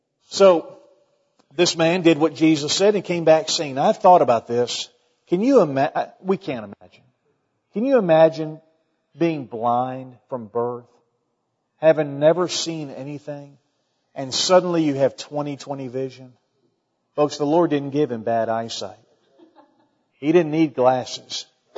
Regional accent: Weatherford, United States; I went back to my hometown of Weatherford and preached.

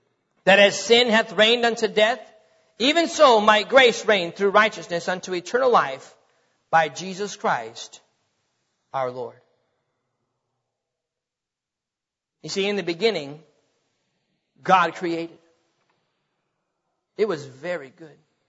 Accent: North Dakota, United States; now in Texas, United States; So, I'm not from Texas. Y'all know that, right? I'm from North Dakota. The land of frozen people, okay? That's where I'm from.

